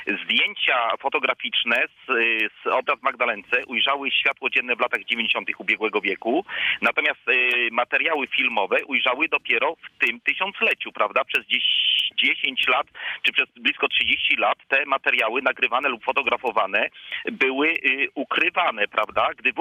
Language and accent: Polish; Lubusz Voivodeship, Poland; Panie redaktorze, ja się wychowałem na podgorzowskiej wiosce.